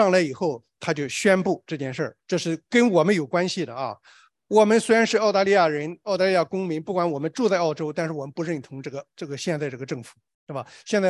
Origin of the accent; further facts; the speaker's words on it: China; 因为咱们是中国人，